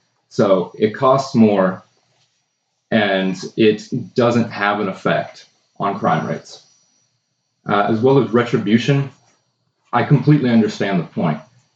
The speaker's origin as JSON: {"language": "English", "region": "Ohio", "country": "United States", "tie": "born or raised there", "moved": "yes", "lives_now": "Texas, United States", "said": "I was raised in Northeast Ohio and moved down here to Texas in 2014."}